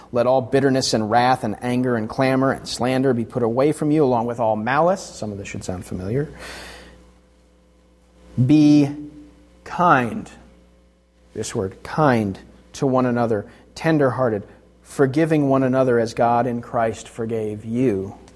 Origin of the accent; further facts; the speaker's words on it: South Carolina, United States; as some of you know, I grew up in South Carolina.